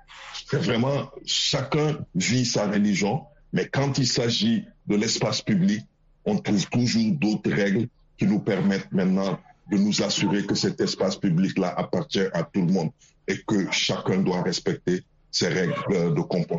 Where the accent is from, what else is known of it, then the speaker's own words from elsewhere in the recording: Senegal; en tant que Sénégalais, ça me réconforte dans l'idée que les règles que nos devanciers ont posées sont des règles solides